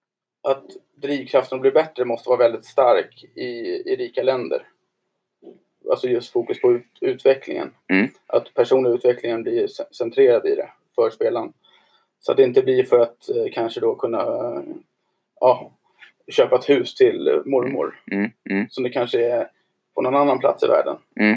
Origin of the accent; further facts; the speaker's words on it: Sweden; now in Norway; Som svensk i Norge alltså.